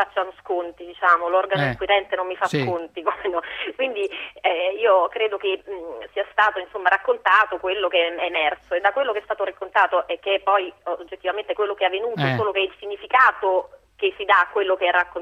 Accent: Conversano, Apulia, Italy; Castellana, ma sono di Conversano.

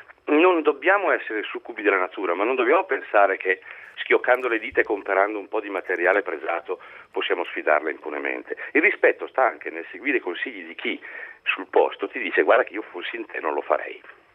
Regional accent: Ponte di Legno, Lombardy, Italy; born there; now in Lodi, Italy; io sono nato a Ponte di Legno, in montagna

